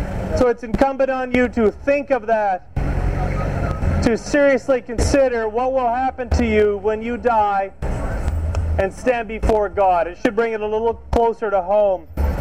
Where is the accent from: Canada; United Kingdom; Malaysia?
Canada; Northern Canada; a news story from my hometown, way up in the frozen north of Canada